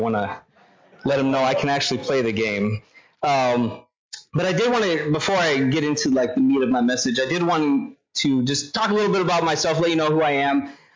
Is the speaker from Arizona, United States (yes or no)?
yes; Arizona, United States; also born or lived in Guatemala / Panama; I was a missionary kid in Guatemala. I was born in Guatemala. My parents are Foursquare missionaries, and then I lived in the country of Panama for part of my childhood. I grew up in Arizona.